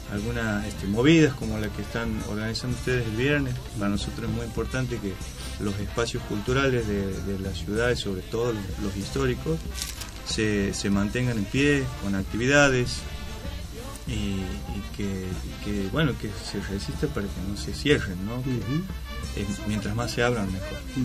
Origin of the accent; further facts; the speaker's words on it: Santiago del Estero, Argentina; Yo soy de Santiago del Estero.